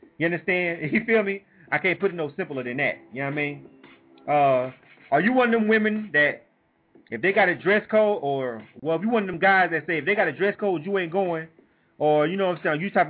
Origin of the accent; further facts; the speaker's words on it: Panama City, Florida, United States; Went out of town, back to my hometown. I'm from Panama City, Florida.